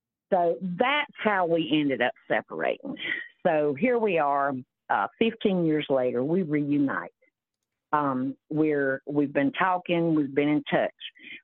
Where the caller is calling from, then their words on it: South Carolina, United States; I am in South Carolina.